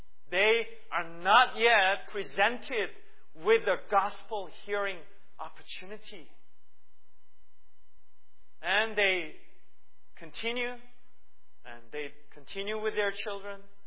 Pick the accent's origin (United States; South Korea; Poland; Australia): South Korea; and God raised the churches in Korea, my home country.